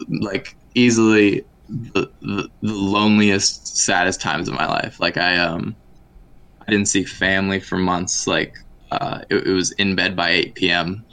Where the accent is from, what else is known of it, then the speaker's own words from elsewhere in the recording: Ohio, United States; about wanting to leave my hometown. Because, like, Ohio's fine.